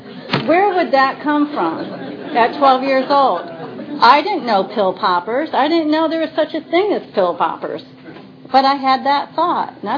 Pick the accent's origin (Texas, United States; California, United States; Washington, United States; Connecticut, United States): Connecticut, United States; door to a first-generation Italian family, and we would drive down to Passaic for the Sunday dinner. I was raised in Connecticut.